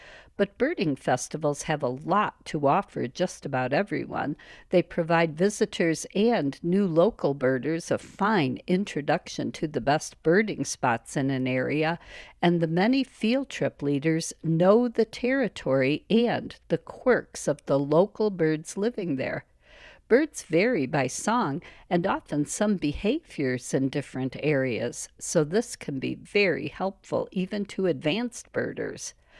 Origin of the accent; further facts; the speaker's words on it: Chicago, Illinois, United States; Considering that I grew up in Chicago, it's embarrassing that I'd only been to the dunes area once before in my lifetime before I became a birder.